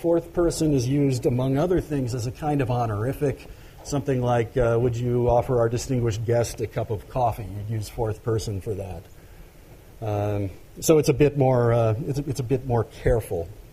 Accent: Ohio, United States; In Western scholarly traditions, growing up in Ohio, we were told that when you get to the end of the talk, you find some subtle way to indicate it rather than saying that's the end.

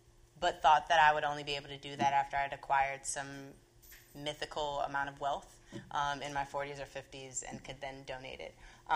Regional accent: New Orleans, Louisiana, United States; I'm from New Orleans East in a community where there's nothing for youth to do at all.

